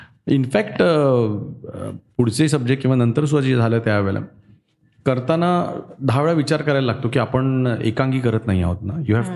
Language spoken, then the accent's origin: Marathi; Kolhapur, Maharashtra, India; also born or lived in Bhor / Mumbai; माझं लहानपण गाव म्हणशील तर भोर आणि कोल्हापूर अशा दोन्ही ठिकाणी मी वाढलो, पण माझा लगाव माझं प्रेम हे जास्त कोल्हापूरवर बसलं आणि कोल्हापूरचंही प्रेम माझ्यावर बसलं. पण माझं शिक्षण मुंबईमध्येच झालं. सुट्ट्यांमध्ये मी कायम कोल्हापूरला असे